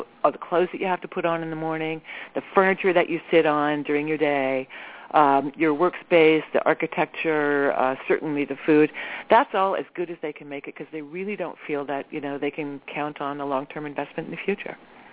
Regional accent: Palo Alto, California, United States; also born or lived in Montreal; Then we moved to Palo Alto, where my brother was born, so he has dual citizenship.

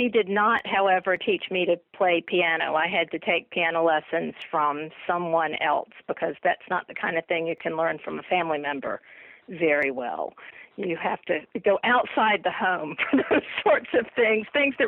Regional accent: Georgia, United States; I grew up in Georgia, sort of crafting and doing things.

